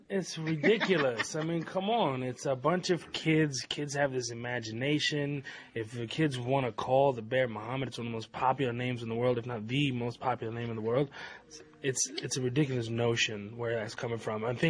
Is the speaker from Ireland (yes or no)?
no; United States; The fact is that we're from the States.